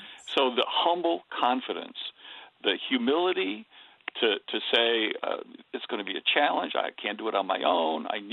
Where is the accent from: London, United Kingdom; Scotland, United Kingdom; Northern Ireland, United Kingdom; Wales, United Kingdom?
Wales, United Kingdom; I'm Welsh and I don't know what you are, but we all have different identities.